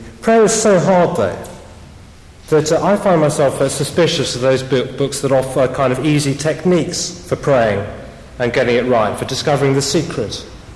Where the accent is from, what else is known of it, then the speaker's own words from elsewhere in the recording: United Kingdom; Not just, I think, because I'm British and I don't do that sort of thing.